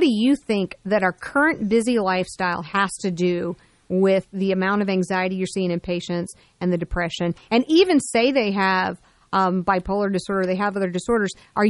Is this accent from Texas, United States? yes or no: yes; Texas, United States; I was happy to announce, being a Texan, that Texas is not the highest on the list